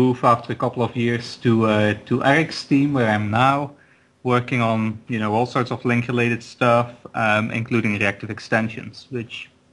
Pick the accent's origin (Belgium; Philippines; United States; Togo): Belgium; I'm originally from Belgium, hence the funny sounding and looking name.